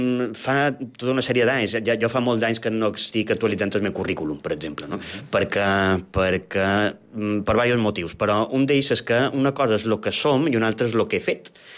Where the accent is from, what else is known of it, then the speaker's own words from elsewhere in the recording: Palma, Balearic Islands, Spain; born there; Jo me defineix com a mallorquí perquè vaig néixer a Palma, i això és irrenunciable